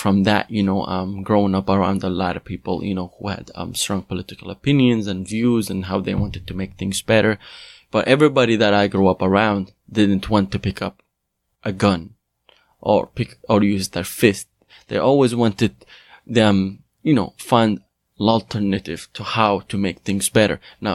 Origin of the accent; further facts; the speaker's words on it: Nasiriyah, Dhi Qar, Iraq; So I'm from the southern part of Iraq, Nasiriyah.